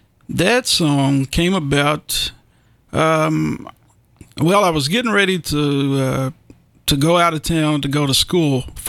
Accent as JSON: {"language": "English", "town": "Bowling Green", "region": "Kentucky", "country": "United States", "also_born_or_lived": "South Carolina", "said": "Well, I'm from Bowling Green."}